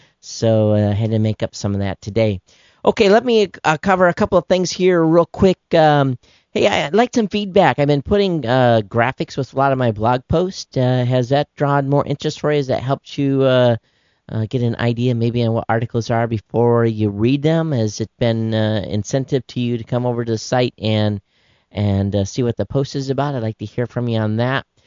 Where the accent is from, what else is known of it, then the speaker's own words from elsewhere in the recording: Quincy, Michigan, United States; coming out of my hometown that I grew up in Quincy, Michigan.